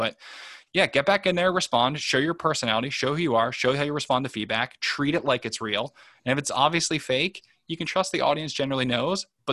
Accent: Philadelphia, Pennsylvania, United States; I grew up in Philadelphia, there's one car commercial where it was just running the same ad.

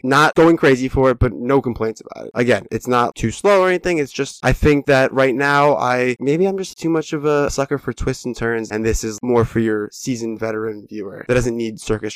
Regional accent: Scotland, United Kingdom; Being Scottish and everything, I think that accent is just gonna make me happy at all times

